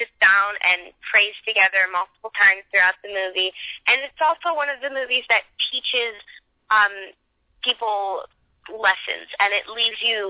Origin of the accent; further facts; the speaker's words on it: Michigan, United States; I'm from Michigan.